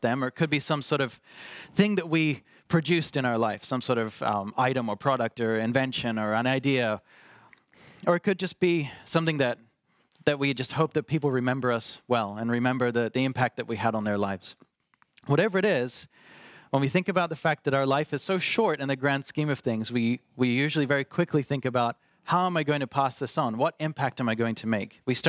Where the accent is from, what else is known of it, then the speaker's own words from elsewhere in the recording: Australia; And I grew up in Australia. I spent most of my life in Australia, and I grew up in a Calvary Chapel church